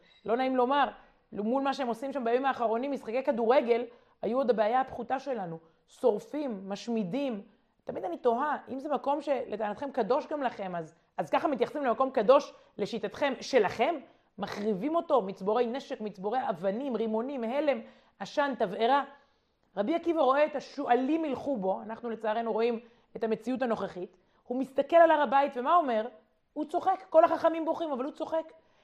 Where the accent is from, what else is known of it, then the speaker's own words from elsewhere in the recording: Jerusalem, Jerusalem District, Israel; אני מירושלים